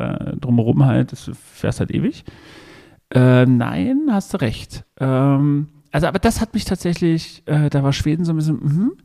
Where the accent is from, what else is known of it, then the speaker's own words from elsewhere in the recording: China; also ich bin in China aufgewachsen